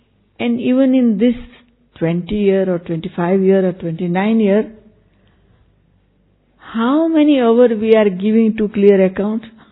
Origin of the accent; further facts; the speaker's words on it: India; now in Nairobi, Kenya; I came from India before 43 years ago. Because I love Africa and I love Kenya, so I made big office in Kenya.